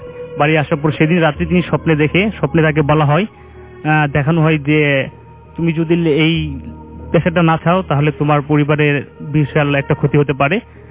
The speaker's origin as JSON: {"language": "Bangla", "town": "Jamalpur", "region": "Mymensingh Division", "country": "Bangladesh", "said": "আমি এসেছি জামালপুর থেকে"}